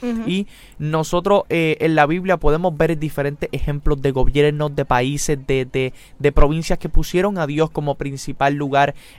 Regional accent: Puerto Rico; nosotros como puertorriqueños

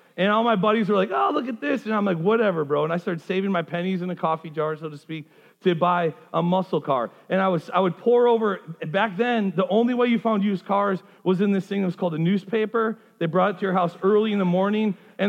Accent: Wisconsin, United States; I'm from Wisconsin, but I said yeet yeet.

